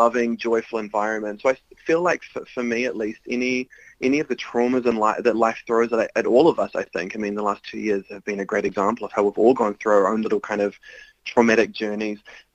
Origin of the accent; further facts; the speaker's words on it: Auckland, New Zealand; I'm from Auckland, New Zealand, and my parents actually, they met and raised me and my sisters in Scientology. So they actually got together living in central Auckland in a Scientology villa full of young Scientologists in the 70s.